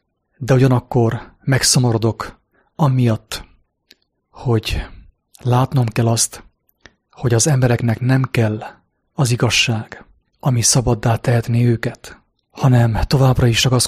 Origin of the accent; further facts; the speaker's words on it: Gheorgheni, Harghita, Romania; két Isten van Gyergyóban, az én szülővárosomban